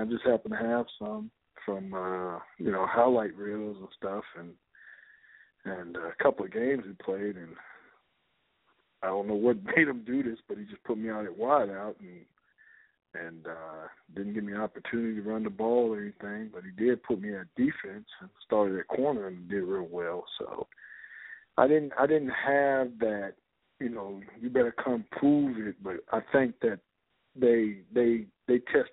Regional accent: Killeen, Texas, United States; born there; there wasn't no time I was born flying in Killeen, Texas, looking for no guy.

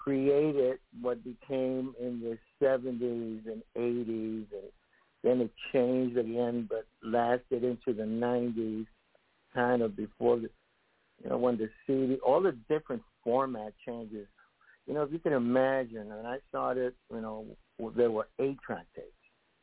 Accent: Puerto Rico; But I'm from Puerto Rico, and most of the executives in Miami that were making the call

